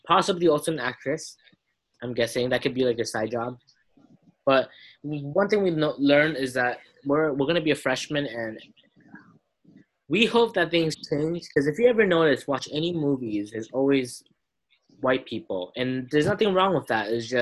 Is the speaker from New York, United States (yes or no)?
yes; New York, United States; And I was born in New York.